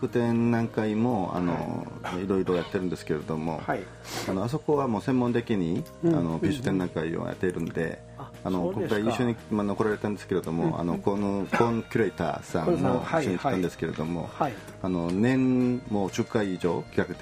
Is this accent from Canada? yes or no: no; South Korea; Japanese is a second language; moved away as an adult; now in Japan; 韓国から参りました。ちょっと下手な日本語でちょっとすいませんですけども、私は1979年に日本で勉強に留学に来てですね、京都市立芸術大学で油科で勉強